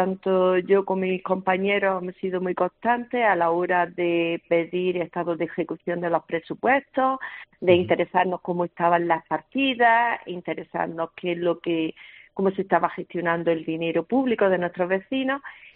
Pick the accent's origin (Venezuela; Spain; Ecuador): Spain; Vegas del Genil, Andalusia; Yo soy nacida y criada aquí en Vegas del Genil. En concreto, nací aquí en Purchil, donde está ubicado el ayuntamiento.